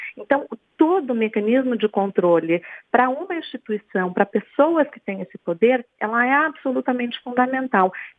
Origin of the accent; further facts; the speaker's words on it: São Paulo, Brazil; now in Rio de Janeiro, Brazil; Eu que venho de São Paulo observando essa condição no Rio de Janeiro